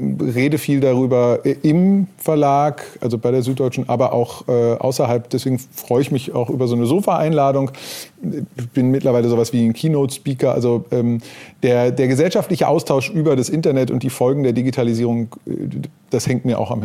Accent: North Rhine-Westphalia, Germany; born there; bin geboren im Ruhrgebiet

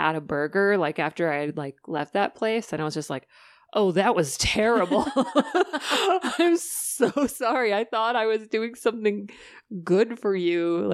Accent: Michigan, United States; Most places in like Michigan where I'm from, like they don't quite know how to grow specifically for a season

